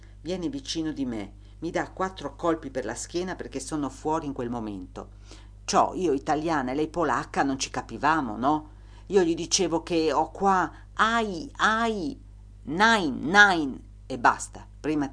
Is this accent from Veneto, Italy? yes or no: no; Friuli-Venezia Giulia, Italy; La gente che c'era era dalle mie parti, Trieste, Gorizia, qualcuna da Roma, ma di qui vicino mica tante.